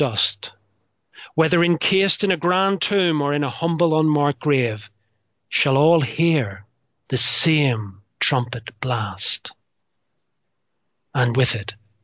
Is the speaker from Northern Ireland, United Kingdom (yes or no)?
yes; Northern Ireland, United Kingdom; accent: Ulster; I talk funny because I come from a different part of the world to you, and I come from Ireland originally, from the north of Ireland in particular, and I have an Ulster accent, I suppose, and that is why I sound the way I do.